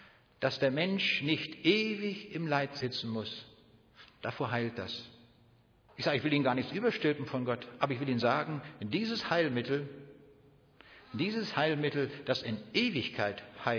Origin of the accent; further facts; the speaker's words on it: North Rhine-Westphalia, Germany; Manchmal fahre ich bei uns im Siegerland, das ist ähnlich wie in der Schweiz, da gibt es auch viele Berge